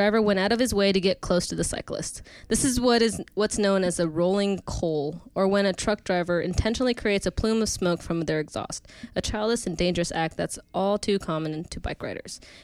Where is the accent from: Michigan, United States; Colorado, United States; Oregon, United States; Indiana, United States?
Oregon, United States; Beaverton; Actually, I grew up in Beaverton, or I went to high school in there, and I know that intersection.